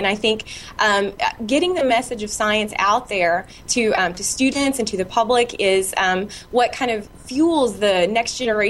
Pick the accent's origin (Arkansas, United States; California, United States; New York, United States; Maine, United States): Arkansas, United States; So I grew up in Arkansas on a small farm. It was a kind of stereotypical small southern farm.